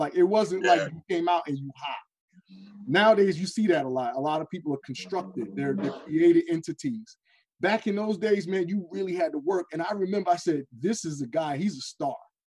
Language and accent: English; New York, United States; You know, I grew up in New York, and so there were so many things in there that were so real and so so connective to me